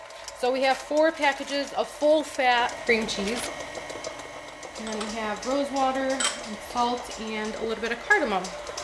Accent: United States; as a American Muslim who was born and raised here, who's, you know, as American as they get, but also a practicing Muslim and proud of my Lebanese heritage

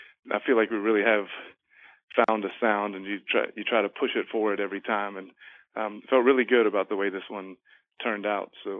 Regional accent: Jacksonville, Florida, United States; You know, we started in Jacksonville in my hometown, and we had the bands come in a day early and had a cookout and a hang.

